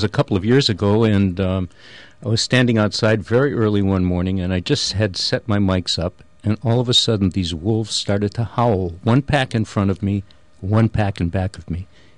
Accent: Midwest, United States; We never had an animal while we were growing up. My sister and I were growing up in the Midwest. We never had an animal in the house.

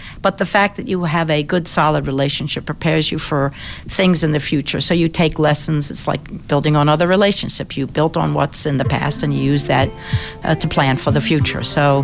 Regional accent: Philadelphia, Pennsylvania, United States; The main difference is that everybody in the neighborhood was broke, but we weren't poor.

